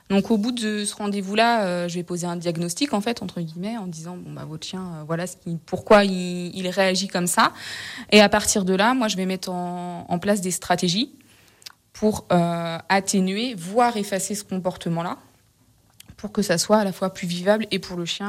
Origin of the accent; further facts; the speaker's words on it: Marignier, Auvergne-Rhône-Alpes, France; De Marigné